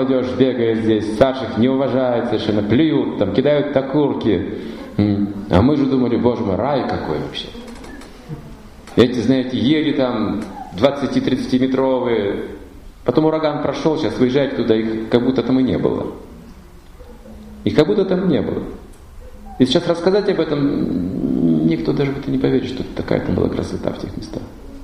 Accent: Far East, Russia; я приехал с Дальнего Востока, с севера, где север, где очень суровая природа, там не растут фрукты, там картошка хорошо растет, некоторые овощи на севере, но там нет фруктов

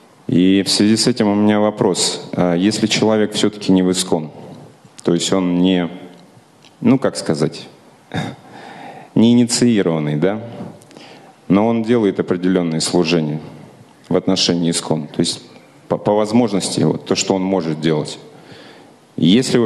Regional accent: Saint Petersburg, Russia; Я сам из Санкт-Петербурга.

